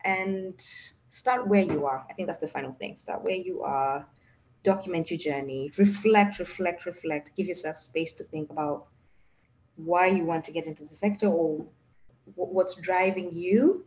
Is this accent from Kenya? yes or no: yes; Kenya; first language Tugen; English is a second language; sang it in my mother tongue, which is Tugen, Kalenjin Tugen